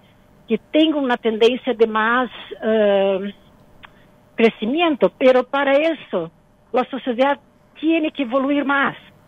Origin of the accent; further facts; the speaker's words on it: Brazil; Spanish is a second language; así como soy brasileña, soy muy, ¿no? Muy, muy chistosa